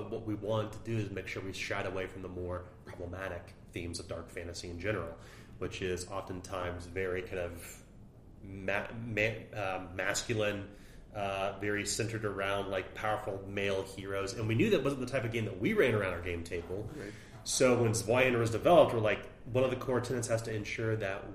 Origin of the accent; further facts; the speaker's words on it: Oak Grove, Missouri, United States; now in Kansas City, United States; we grew up in Oak Grove, Missouri, moved to Kansas City in our 20s, and most of us are still in connection.